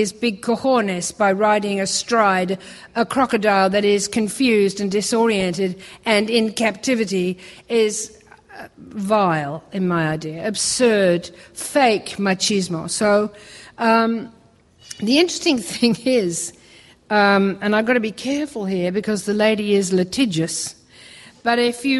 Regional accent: Australia; And I say we because I'm Australian and we were there.

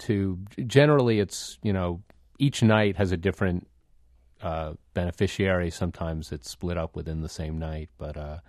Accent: Westchester, New York, United States; now in Hoboken, United States; Well, I grew up in Westchester.

